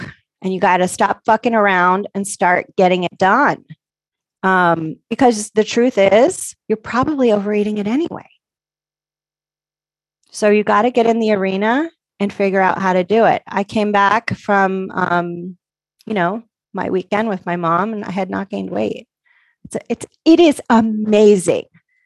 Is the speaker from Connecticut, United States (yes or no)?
yes; Connecticut, United States; And I grew up in Connecticut, and Connecticut, I'm sorry to tell you New Yorkers, but Connecticut has the best pizza in the country.